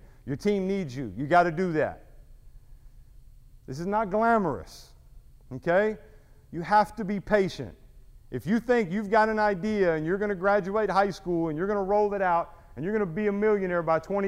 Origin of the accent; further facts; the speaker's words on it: Kentucky, United States; Are they just telling me no because I'm from Eastern Kentucky?